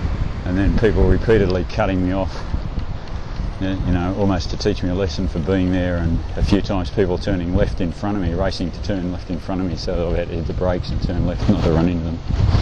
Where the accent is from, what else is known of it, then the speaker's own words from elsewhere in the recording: Queensland, Australia; born there; I am a Queenslander by birth, so I don't want to be too critical of the Queensland authorities.